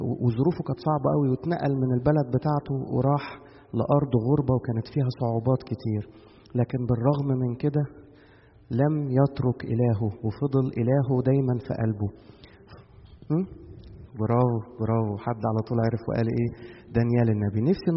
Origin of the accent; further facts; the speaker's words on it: Egypt; now in Canada; وإحنا قاعدين هنا في كندا بالنسبة أن إحنا جايين من مصر، إحنا الاثنين اتغربنا